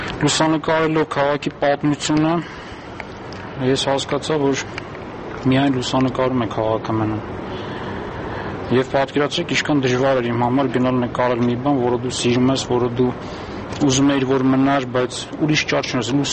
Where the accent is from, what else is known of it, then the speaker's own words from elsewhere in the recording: Yerevan, Armenia; ես ծնվել եմ Երևանում, ապրել եմ ես քաղաքում, իմ ամենալավ տարիներ անցել են ես քաղաքում